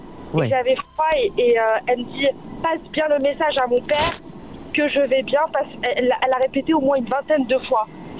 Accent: Paris, Île-de-France, France; je viens de Paris

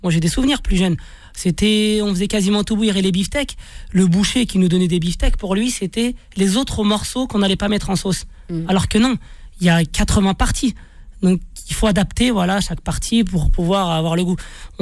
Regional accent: France; On est né en France. On a grandi en France.

